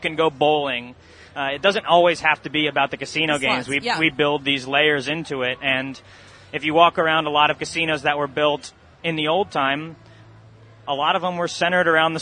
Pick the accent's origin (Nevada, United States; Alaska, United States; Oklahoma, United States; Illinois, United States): Nevada, United States; Las Vegas; This is, casino's sort of in my DNA. It's in my blood. I grew up in Las Vegas.